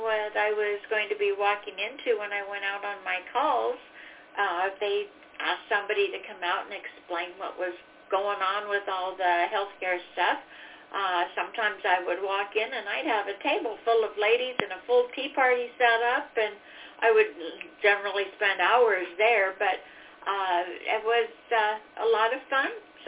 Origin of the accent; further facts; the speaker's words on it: Pacific Northwest, United States; A little bit about my background as I grew up up in the Pacific Northwest and started my working career up there.